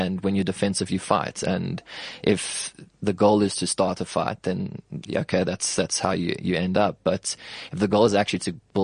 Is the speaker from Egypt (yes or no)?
no; England, United Kingdom; I mean, as an English person, it touched me as a kid when I heard the story